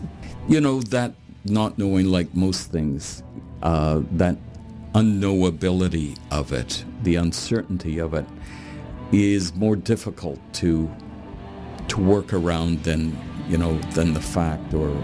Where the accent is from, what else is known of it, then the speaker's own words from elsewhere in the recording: Canada; And I just show up on the doorstep and say … I'm from Canada.